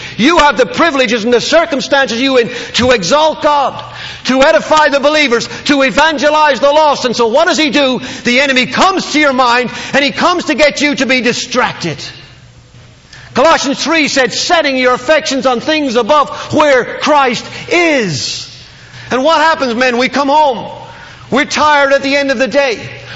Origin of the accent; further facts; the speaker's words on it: Ireland; When I was growing up in Ireland, my mom and dad have a home.